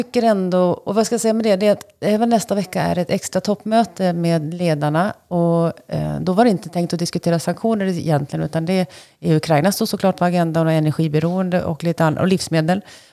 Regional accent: Dalarna County, Sweden; now in Enköping, Sweden; Ja, nej, men jag är ju uppvuxen i Dalarna och bor i Enköping

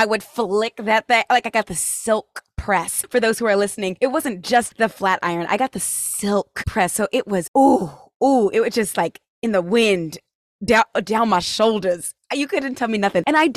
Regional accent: California, United States; Okay, so I'm from California, where it is praised to, at least when I grew up, it was praised to like be like everybody else.

